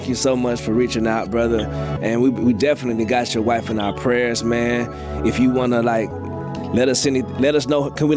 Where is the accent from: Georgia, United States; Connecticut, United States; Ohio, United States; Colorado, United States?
Georgia, United States; Atlanta; I'm from Atlanta, Georgia.